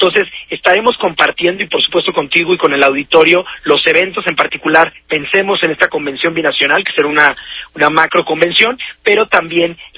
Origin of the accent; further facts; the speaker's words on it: Mexico; en eso los mexicanos somos, por supuesto que somos americanos